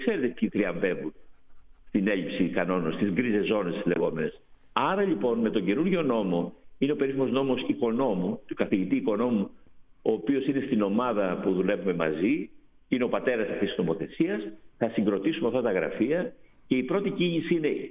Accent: Central Greece, Greece; στην πατρίδα μου, στην περιοχή της Βόρειας Εύβοιας τα τελευταία 30 χρόνια

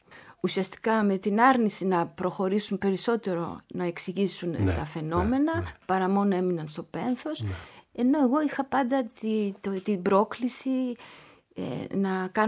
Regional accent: Athens, Attica, Greece; και εγώ φυσικά μεγάλωσα στην Αθήνα με αυτή τη γιαγιά

